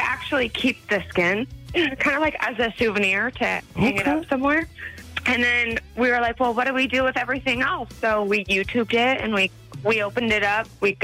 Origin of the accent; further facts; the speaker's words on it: Phoenix, Arizona, United States; I'm from Phoenix, Arizona.